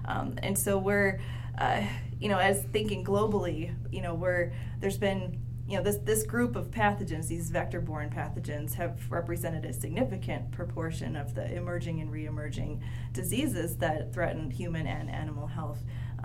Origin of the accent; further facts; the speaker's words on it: Delaware, United States; ended up at the University of Delaware, because I grew up in Delaware.